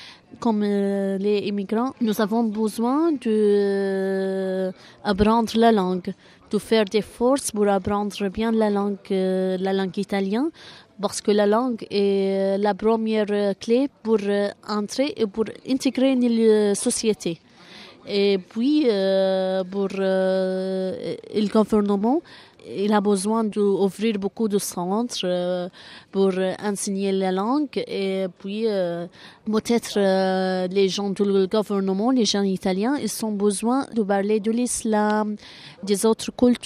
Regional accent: Syria; moved away; Nous sommes échappés de la Syrie. Nous avons un très long voyage.

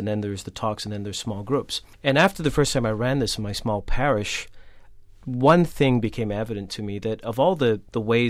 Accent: Scotland, United Kingdom; and I'm originally from Scotland, and there was lots of posh London accents

